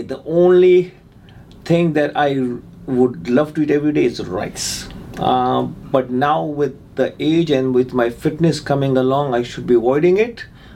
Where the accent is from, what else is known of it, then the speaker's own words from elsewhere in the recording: Pakistan; moved away as an adult; also born or lived in United States / Dubai; now in Fort McMurray, Canada; I was born and raised in Pakistan, as I said, right? I did not live over there. I got educated in the US. I left US and I went to Dubai. I lived in Dubai for a couple of years.